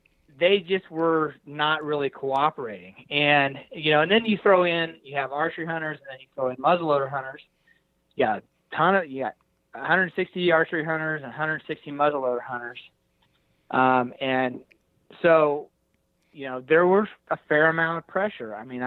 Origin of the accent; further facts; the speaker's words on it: Hays, Kansas, United States; I'm a flatlander from Hays, Kansas